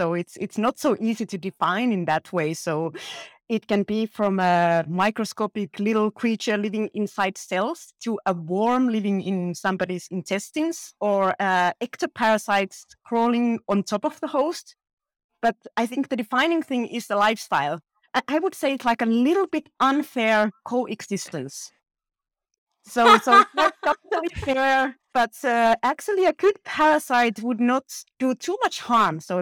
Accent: Finland; I come from Finland, so I'm used to the long words

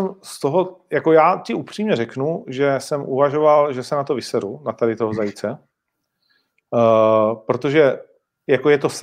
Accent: Moravia, Czechia; I když jako Moravák to Brnu nepřeju

